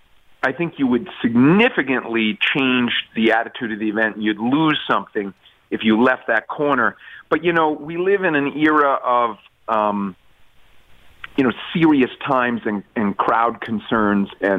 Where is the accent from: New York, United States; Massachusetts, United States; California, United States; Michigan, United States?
New York, United States; New York City; I'm from Brooklyn, the gritty part of Brooklyn. You can just tell from my cadence.